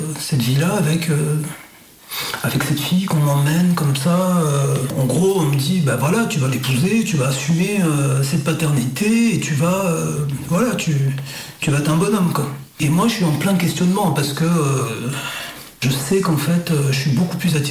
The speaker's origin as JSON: {"language": "French", "country": "DR Congo", "said": "Chez nous, au Congo, ça n'existe pas. Il n'y a absolument rien."}